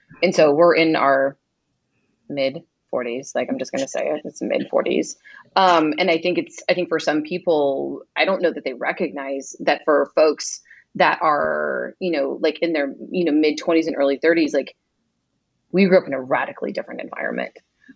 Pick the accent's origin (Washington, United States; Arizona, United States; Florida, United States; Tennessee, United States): Washington, United States; Seattle; But then I'm growing up in Seattle, which is like a pretty liberal, more secular, you know, kind of part of the country.